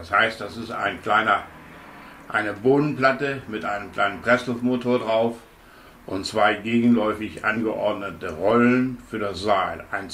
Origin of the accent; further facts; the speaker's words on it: Rösehöfe, Lower Saxony, Germany; Im Schaumburg-Lippischen, im kleinsten Schaumburg-Lippischen Dorf an der Grenze Oberkirchens am Bückeberg.